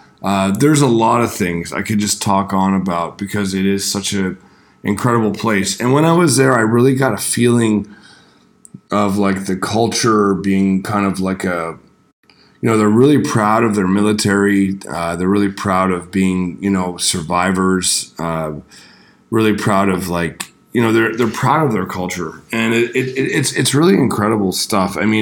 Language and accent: English; Western Canada, Canada; I was born in Eastern Canada, but I grew up in Western Canada, and Western Canada has a large Eastern European influence. So there's a lot of Ukrainian